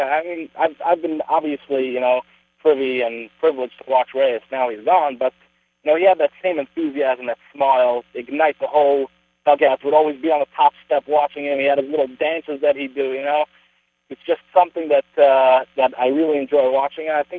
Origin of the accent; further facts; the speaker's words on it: Toronto, Ontario, Canada; now in New Jersey, United States; Sure, I'm Canadian. I grew up in Toronto. Oh, I moved out to Jersey about 10 years ago.